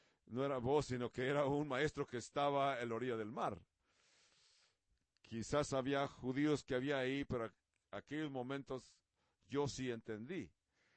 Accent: Netherlands; Spanish is a second language; en Holanda, en mi país nativo de Holanda.

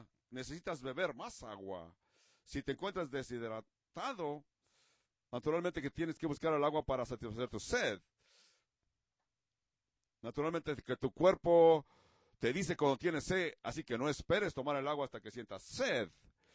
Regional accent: California, United States; now in Montana, United States; yo crecí en California y me acostumbré a visitar las atracciones de Disneyland. So, hice un gran cambio donde cambié el movimiento que hice de Los Ángeles

